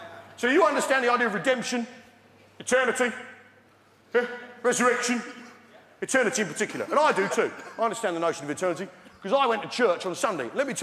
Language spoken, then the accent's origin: English; England, United Kingdom; In fact, most of us, being British, are thinking, well, come on then!